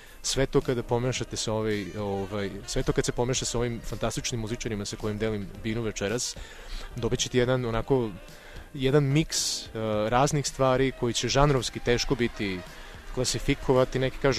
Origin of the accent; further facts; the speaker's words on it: Serbia; ja kao čovjek koji dolazim iz Srbije, koji pričam srpskim jezikom